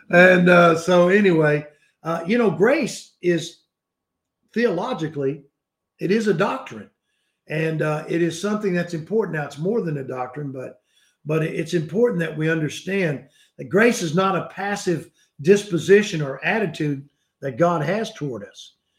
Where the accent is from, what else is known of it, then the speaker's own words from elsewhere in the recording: United States; but I'm glad I'm an American, all right?